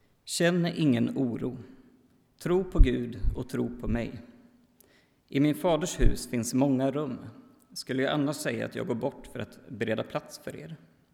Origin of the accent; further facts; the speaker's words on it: Lidköping, Västra Götaland County, Sweden; now in Örebro, Sweden; så kommer jag ifrån Lidköping. Den här församlingen är min första församling som jag blev medlem i när jag var 16 år gammal. Nu så bor jag i Örebro